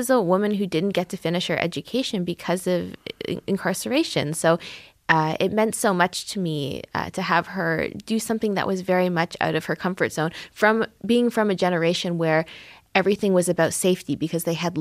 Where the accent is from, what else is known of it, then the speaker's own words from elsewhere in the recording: Scarborough, Ontario, Canada; I am a 90s baby. This is all the songs I grew up in Scarborough.